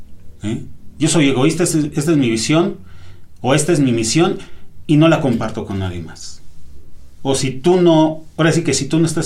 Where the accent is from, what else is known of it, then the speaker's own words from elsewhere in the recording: Mexico; porque así somos los mexicanos, por patear un perro ya se siente muy fregón